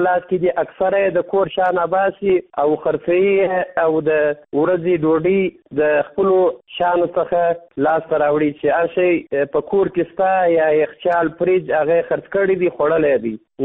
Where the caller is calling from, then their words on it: Kandahar, Afghanistan; زه د کندهار ولایت څخه استاد سره په تماس کې یم. زه د کندهار ولایت یو شوقي سندرغاړی یم.